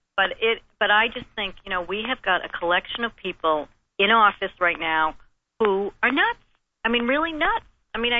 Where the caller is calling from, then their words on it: New Hampshire, United States; Hey, I'm calling from New Hampshire.